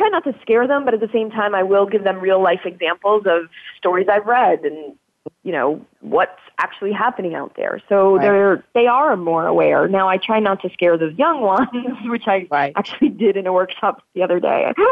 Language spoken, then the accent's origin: English; New York, United States; I'm also a New Yorker.